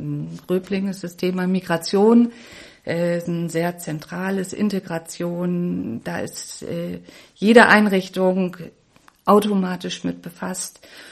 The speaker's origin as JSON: {"language": "German", "region": "Bremen", "country": "Germany", "said": "Ich bin Bremerin, habe zwei Kinder, die mittlerweile schon erwachsen sind."}